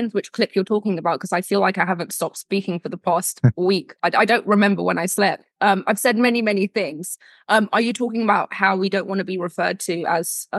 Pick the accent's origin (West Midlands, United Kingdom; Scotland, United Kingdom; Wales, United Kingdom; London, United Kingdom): London, United Kingdom; also born or lived in Los Angeles; I was born and raised in LA. I was raised in London.